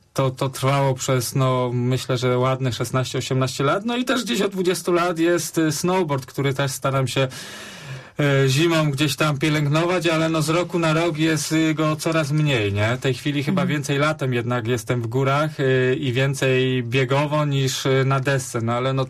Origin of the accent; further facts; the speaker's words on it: Kościan, Greater Poland Voivodeship, Poland; ja pochodzę z Kościana, więc grałem przez kilka lat w Obrze Kościan.